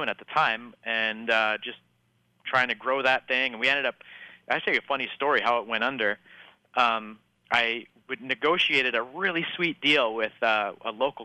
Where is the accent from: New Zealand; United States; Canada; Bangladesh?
Canada; and I'm from Canada, and the highest rank in our entire country was a purple belt.